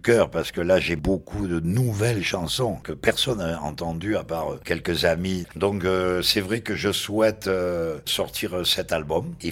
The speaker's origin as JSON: {"language": "French", "town": "Marseille", "region": "Provence-Alpes-Côte d'Azur", "country": "France", "tie": "born or raised there"}